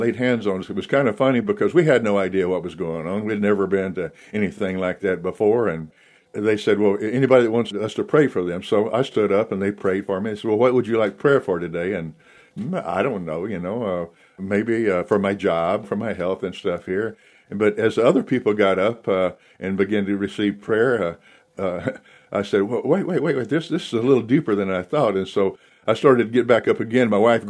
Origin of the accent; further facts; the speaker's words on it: Texas, United States; it's just kind of like President Bush from my home state of Texas.